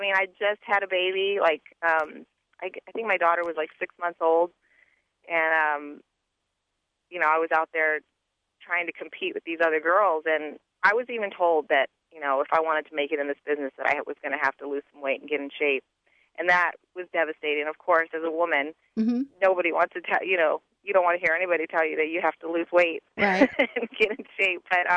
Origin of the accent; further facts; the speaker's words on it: Hawaii, United States; I come all the way from Hawaii to face her, so it's a long way to go home with nothing.